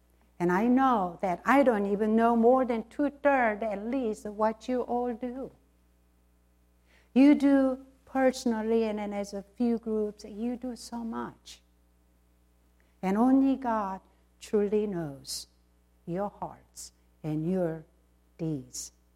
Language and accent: English; South Korea; English is a second language; moved away; most of you know that I came from South Korea.